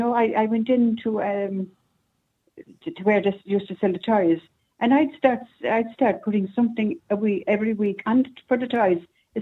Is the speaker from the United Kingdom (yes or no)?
no; Munster, Ireland; I'm from the Kerry area, so I wouldn't be Hector Gray at all.